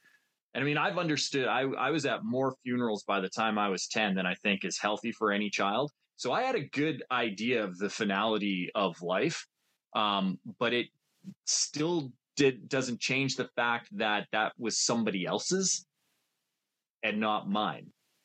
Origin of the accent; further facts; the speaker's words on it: High River, Alberta, Canada; where I grew up in High River, it used to be a staging ground, an airfield for the battle in the Pacific.